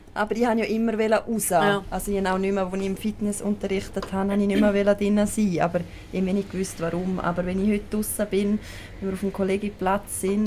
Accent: Graubünden, Switzerland; Also man hört es ja sehr gut, also ich komme aus Graubünden.

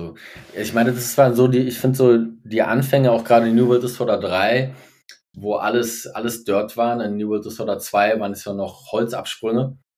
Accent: Berlin, Germany; Und da habe ich als Berliner denen halt die Spots gezeigt

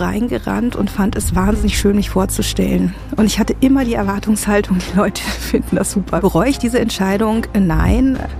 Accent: Bonn, North Rhine-Westphalia, Germany; born there; wir sind in Bonn geboren, meine Geschwister und ich

